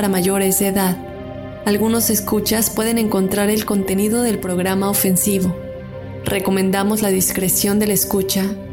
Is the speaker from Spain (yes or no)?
no; Peru; now in United States; Soy de Perú, actualmente radico en los Estados Unidos, pero quisiera contarte mi caso cuando estaba en Perú.